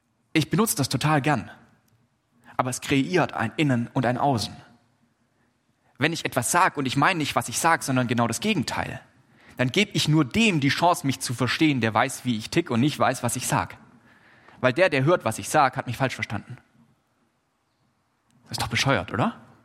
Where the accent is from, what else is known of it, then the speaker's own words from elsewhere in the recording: Baden-Württemberg, Germany; Ich komme aus Oberschwaben, ich weiß, wovon ich rede.